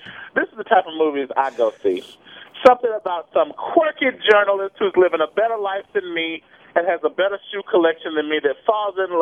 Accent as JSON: {"language": "English", "region": "the South", "country": "United States", "said": "I'm from the South."}